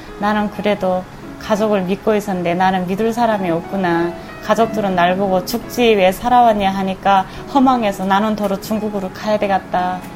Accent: North Korea; moved away; 내가 북한에서 살았을 때는

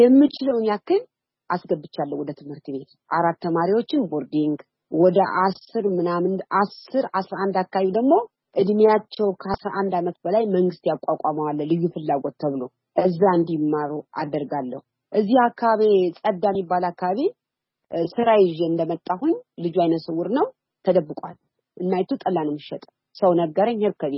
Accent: Nifas Mewcha, Amhara, Ethiopia; born there; እኔ የተወለድኩት ደቡብ ጎንደር ንፋስ መውጫ ወይም ገጠር ከተማ ናት። ጋንጋ ገብርኤል የምትባል ነው።

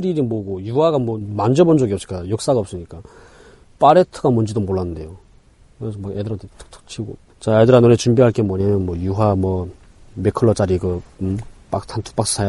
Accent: North Korea; moved away; 북한에서 왔냐고 해가지고 예 하니까

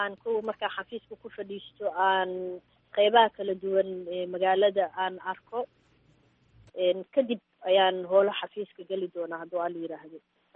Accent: Mogadishu, Banaadir, Somalia; inaan Soomaali ahay, in aan aabbahay meeshuu kasoo jeeday aan joogo, inaan kasoo shaqeeyey dalkayga kaleento Muqdisho oo aan ku dhashay, aan kusoo barbaaray.

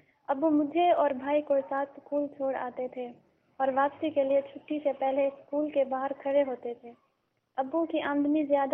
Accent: Punjab, Pakistan; اور میرا تعلق جنوبی پنجاب سے ہے. میں جنوبی پنجاب کی ایسی فیملی سے ہوں جہاں لڑکیوں کو تعلیم سے بہت دور رکھا جاتا ہے.

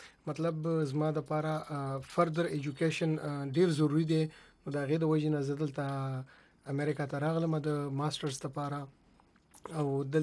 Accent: Khyber Pakhtunkhwa, Pakistan; moved away as an adult; also born or lived in Peshawar; now in United States; ز بیسیکلی د مومن ایجنسی د میچنای علاقې کغون تحصیل نه تعلق لرم او رهایش مونږ په پیښور کې دی

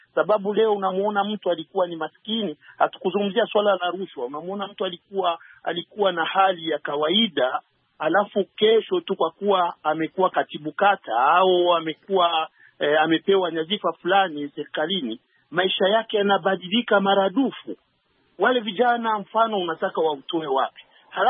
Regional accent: Burundi; Mimi nimekuwa katika miaka ya 70-80 kule kwetu Burundi.

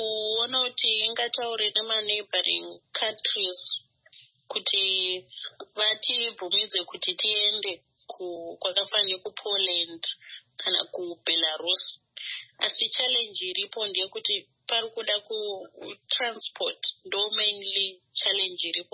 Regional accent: Zimbabwe; now in Ukraine; I'm from Zimbabwe.

